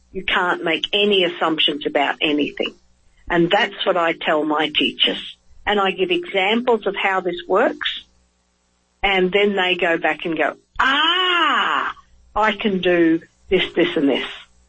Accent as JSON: {"language": "English", "country": "Australia", "tie": "born or raised there", "said": "But see, I grew up in Australia where we only have a maximum of 6 weeks off."}